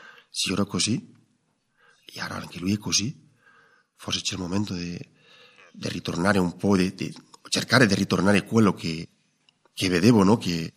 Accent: Spain; Italian is a second language; sono spagnolo, sono andato in comunità

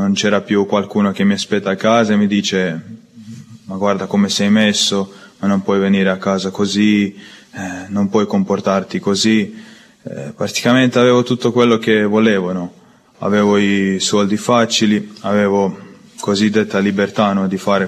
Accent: Croatia; Italian is a second language; vengo dalla Croazia, ho 23 anni.

